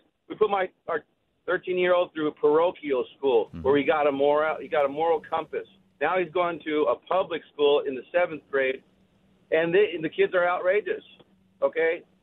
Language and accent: English; California, United States; now in Wisconsin, United States; I moved from Southern California, where I went to public high school, and I graduated in 89. I moved out to Wisconsin, the great state of Wisconsin